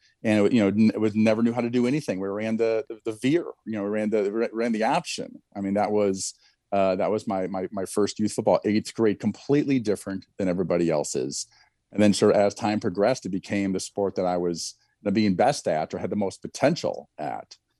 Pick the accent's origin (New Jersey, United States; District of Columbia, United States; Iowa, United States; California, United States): Iowa, United States; And I probably one of the better players in Eastern Iowa, or maybe Iowa, when I was 10, 11, 12, 13.